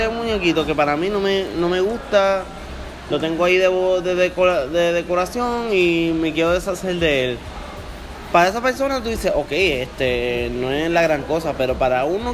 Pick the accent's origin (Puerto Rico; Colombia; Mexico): Puerto Rico; Vega Baja; yo creo que fue en mi pueblo, en Vega Baja